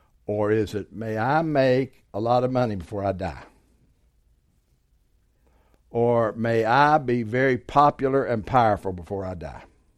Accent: West Virginia, United States; I'm from West Virginia, so I pronounce it Augustine.

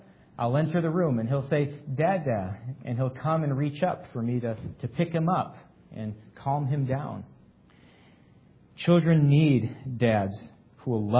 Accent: Great Lakes, United States; I've spent my whole life in the Great Lakes region

